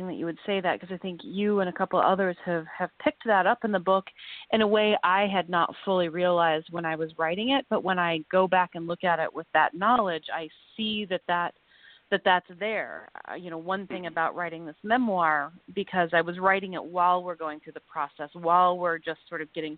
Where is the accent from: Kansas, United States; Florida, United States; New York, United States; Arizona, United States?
New York, United States; coming here from New York, how do you go from being a New Yorker to a new anything else?